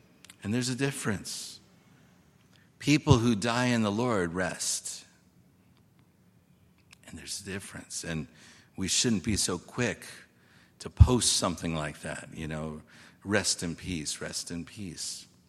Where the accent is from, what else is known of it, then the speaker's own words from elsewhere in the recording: New York City, New York, United States; a lot of farming I did growing up in New York City, I tell you.